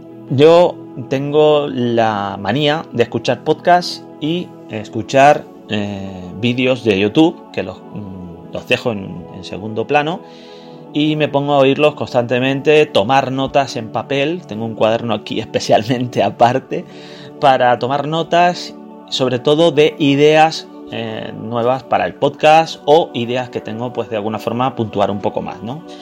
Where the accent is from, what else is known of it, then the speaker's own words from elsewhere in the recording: Canary Islands, Spain; un escritor de mi tierra, de Canarias.